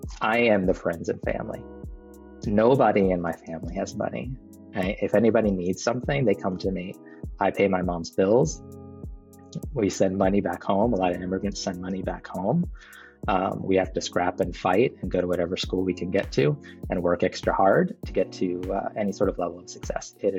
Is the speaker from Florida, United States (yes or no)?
yes; Florida, United States; also born or lived in New Jersey / North Carolina; I was born in New Jersey, raised in Florida, but spent most of my adult life in North Carolina, as well as a little bit of time internationally.